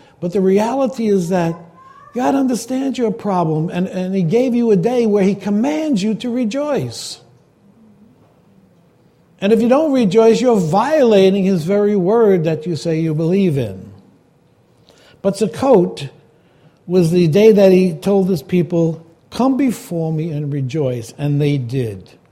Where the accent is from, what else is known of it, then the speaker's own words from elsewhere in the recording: Brooklyn, New York, United States; Growing up in Brooklyn, we used to have them on the patios.